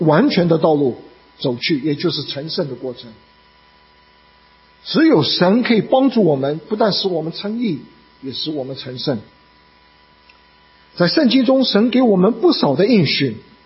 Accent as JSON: {"language": "Chinese", "country": "Canada", "said": "我从加拿大来，去过加拿大国家公园的，举手。"}